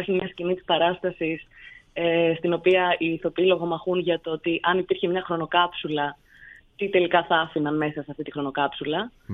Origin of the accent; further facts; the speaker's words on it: Western Greece, Greece; εγώ κατάγομαι από τη Δυτική Αχαΐα. Επομένως, μεγάλωσα ακριβώς μπροστά στη θάλασσα